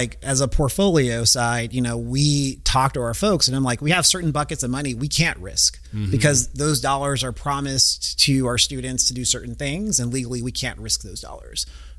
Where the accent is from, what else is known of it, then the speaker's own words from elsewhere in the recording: California, United States; I grew up in LA in Orange County.